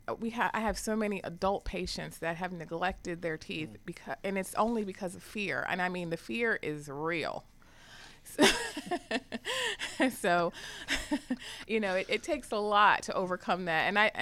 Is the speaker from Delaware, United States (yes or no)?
yes; Wilmington, Delaware, United States; I had a very influential dentist and orthodontist combo when I was growing up in Wilmington, Delaware.